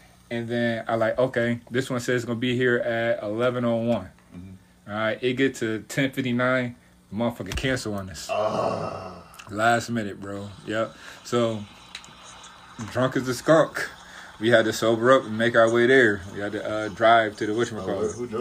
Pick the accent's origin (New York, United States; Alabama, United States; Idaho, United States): New York, United States; Buffalo; I'm like, I'm from New York. I'm from Buffalo.